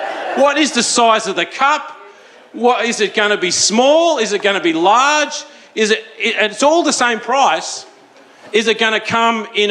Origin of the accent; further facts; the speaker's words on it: Wagga Wagga, New South Wales, Australia; I'm from Wagga, I'm a country boy, you know, and I'm living in the city